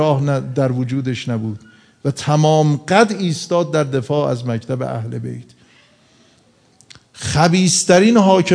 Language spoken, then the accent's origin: Persian; Tehran, Tehran Province, Iran; گفتم خب ما بچه تهرانیم، خب نزدیک 30 سال تهران بودیم.